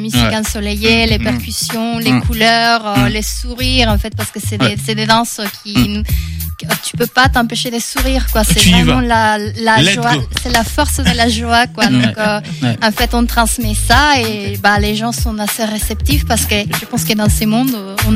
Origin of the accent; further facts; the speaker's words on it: Cochabamba, Bolivia; c'est justement quand j'étais dans mon pays d'origine, qui est la Bolivie. Je suis née à Cochabamba.